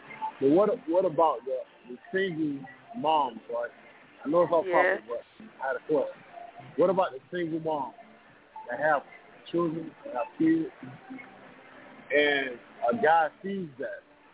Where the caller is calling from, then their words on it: Tampa, Florida, United States; I'm broadcasting live from Tampa, Florida.